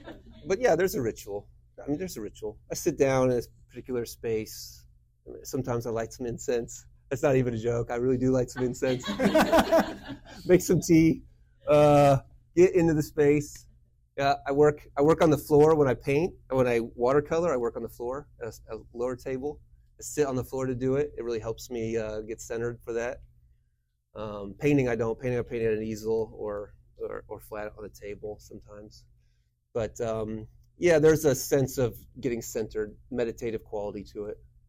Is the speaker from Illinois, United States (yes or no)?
yes; Galesburg, Illinois, United States; moved away as an adult; also born or lived in New York City; But I didn't leave Galesburg, born and raised in Galesburg, didn't leave there until I was 21. And then I moved to New York City, like straight out of Galesburg